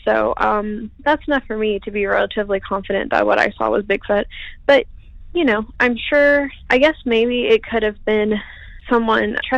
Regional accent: Texas, United States; I'm 20 now. This happened when I was around 12. I grew up in the Southeast Texas area. It's very heavily wooded.

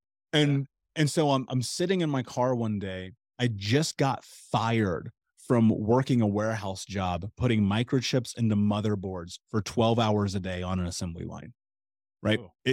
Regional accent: Indianapolis, Indiana, United States; But I grew up in Indianapolis. I grew up in America in a prominent city. And we were that poor.

